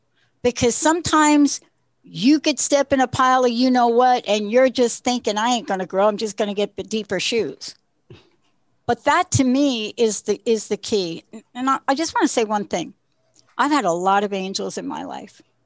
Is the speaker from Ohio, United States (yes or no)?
no; New York, United States; And for me, I'm from New York, so it's going to be all street smart pivoting.